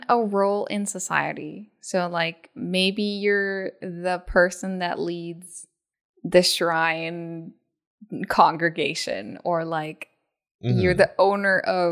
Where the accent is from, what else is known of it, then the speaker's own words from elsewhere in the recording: Japan; I think growing up in Japan, you kind of do the same thing where you're just exposed a little bit at a time.